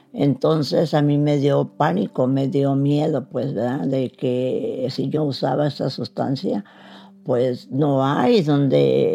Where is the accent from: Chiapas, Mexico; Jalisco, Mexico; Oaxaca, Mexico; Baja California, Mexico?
Baja California, Mexico; Tijuana; yo soy de Baja California. Aquí nací, en Tijuana.